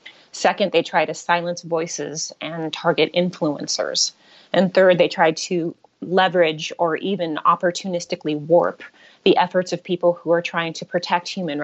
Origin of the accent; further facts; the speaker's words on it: United States; I personally, as an American, am very concerned about the U.S. elections